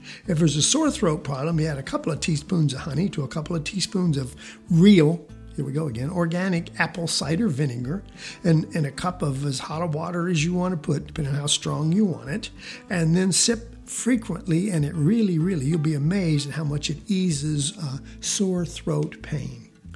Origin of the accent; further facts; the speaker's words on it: Georgia, United States; all the kids out back south where I was raised in Georgia, we always called it rabbit tobacco